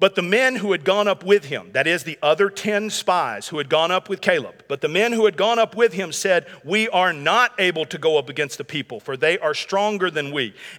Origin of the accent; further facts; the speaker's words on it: United States; Primarily, because I'm an American, I like to root for the American team.